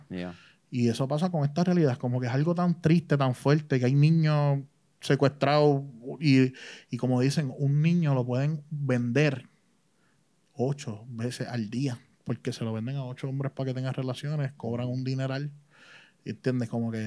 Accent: Puerto Rico; nosotros como puertorriqueños y usted como latino

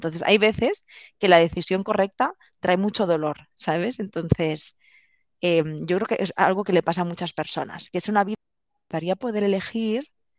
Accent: Gavà, Catalonia, Spain; He vuelto como a mi pueblo. Yo soy de Gavà, de un pueblito de Barcelona.

